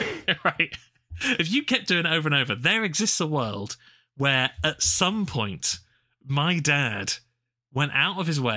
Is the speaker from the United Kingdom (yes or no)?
yes; Bournemouth, South West England, United Kingdom; I'm from Bournemouth, which is on the south coast of England.